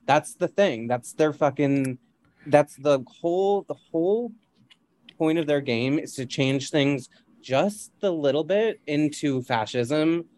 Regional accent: Canada; And I'm Canadian.

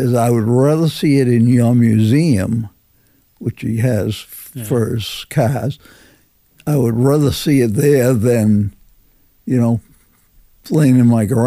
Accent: Sanford, United States; Yeah, I was born and raised in Sanford, and I live 10 miles from there now.

